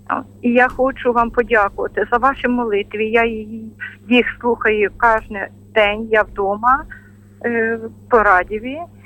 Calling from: Khmelnytskyi Oblast, Ukraine; Я з Хмельниччини, жила в Олечі.

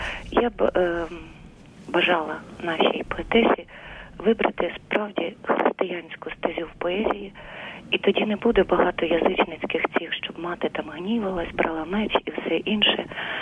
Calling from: Kyiv, Ukraine; я з Києва

